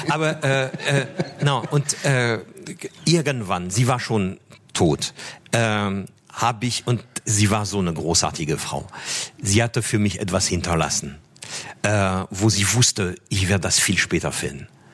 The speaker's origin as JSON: {"language": "German", "country": "France", "second_language": "German", "moved": "yes", "lives_now": "Germany", "said": "ich bin Franzose seit über 30 Jahren in Deutschland. Mittlerweile, das wissen viele nicht, auch Deutscher. Ich bin beides."}